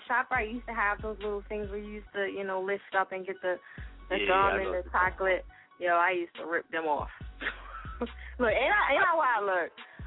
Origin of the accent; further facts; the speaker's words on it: New Jersey, United States; Shout out to my people in Jersey, in case y'all know I am from Jersey.